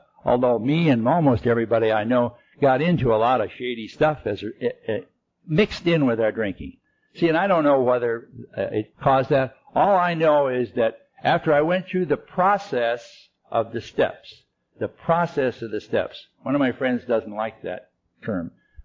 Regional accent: Detroit, Michigan, United States; I'm from Detroit, Michigan, and my wife's from Emporia, Kansas.

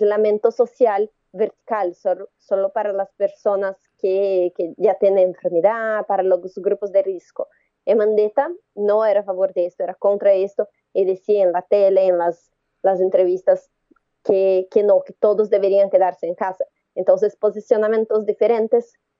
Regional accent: Brazil; Spanish is a second language; nosotros como brasileños, como periodistas

